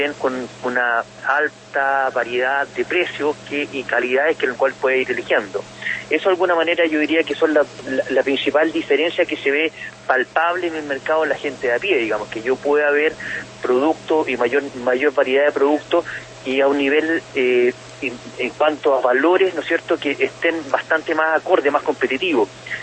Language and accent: Spanish; Chile; nosotros como chilenos ya nos hemos acostumbrando un poco más a este fenómeno migratorio